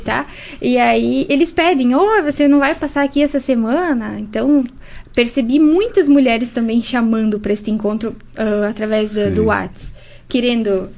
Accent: Vila Maria, Brazil; Eu sou de Vila Maria. A minha família é dali.

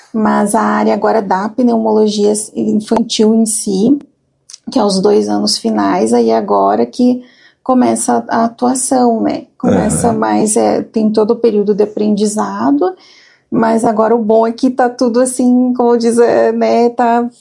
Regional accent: Lagoa Vermelha, Rio Grande do Sul, Brazil; Eu sou daqui de Lagoa Vermelha, então eu sou natural daqui. Meus pais moram aqui na cidade, o Genésio e a Hélia.

